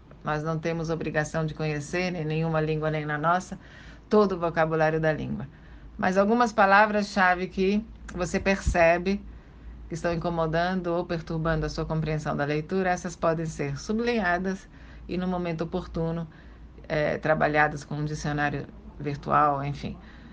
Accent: Italy; moved away as an adult; now in Brazil; Eu sou italiana, me naturalizei brasileira depois de adulta

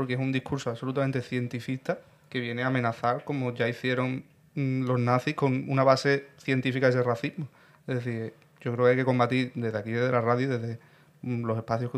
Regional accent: Ireland; Spanish is a second language; Lo tiro para mi tierra, para mi caso, en Irlanda también hacían lo mismo.

